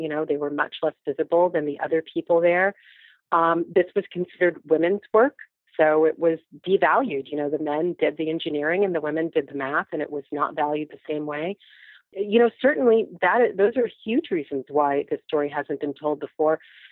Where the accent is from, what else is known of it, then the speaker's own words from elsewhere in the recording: Hampton, Virginia, United States; And so I, growing up in Hampton, Virginia, I knew they worked at NASA